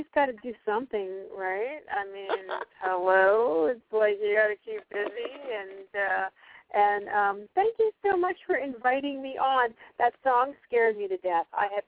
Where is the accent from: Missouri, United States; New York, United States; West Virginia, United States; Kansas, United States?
New York, United States; to come to New York, which is my hometown, and do stuff in the old neighborhood